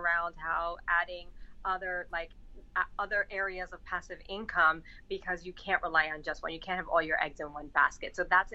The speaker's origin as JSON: {"language": "English", "town": "New York City", "region": "New York", "country": "United States", "tie": "born or raised there", "said": "Okay, so I'm originally from New York. I'm born and raised in the Bronx, and it actually plays into how I felt about the movie as well, just coming from where I grew up and being raised by a single mom."}